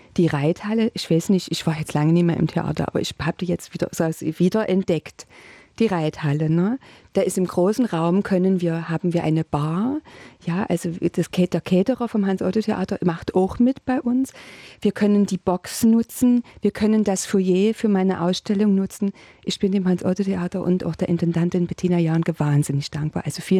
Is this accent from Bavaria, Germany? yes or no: no; Dresden, Saxony, Germany; Hört man das so stark, ne? Man denkt immer, man hat sich schon assimiliert, aber man hört es eben doch. Naja, ich komme aus Dresden, genau.